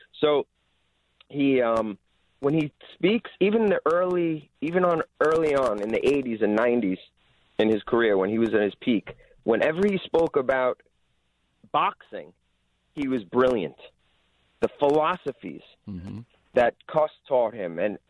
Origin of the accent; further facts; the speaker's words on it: Brooklyn, New York, United States; also born or lived in Woodstock, United States; I grew up in Brooklyn, but we also grew up in the Catskills in Woodstock, New York.